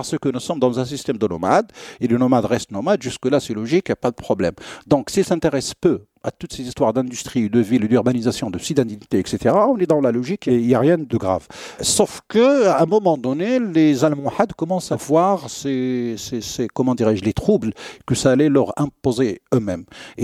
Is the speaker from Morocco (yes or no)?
yes; Morocco; C'est des termes qui existent encore aujourd'hui chez nous au Maroc.